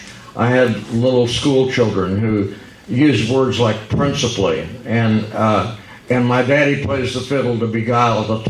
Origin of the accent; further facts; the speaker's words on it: Indiana, United States; born there; In 1928, and I was born in Indiana.